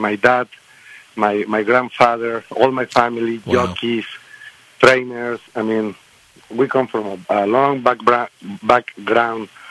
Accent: Mexico; now in United States; So, yeah, we come from Mexico, and, yeah, we moved to America now, and we are trying to get it done here.

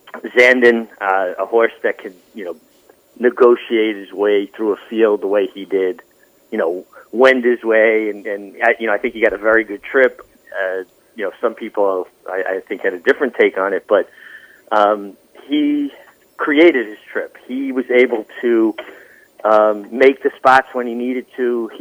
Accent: New York, United States; Growing up in New York, in where I grew up, you were aware of the Derby

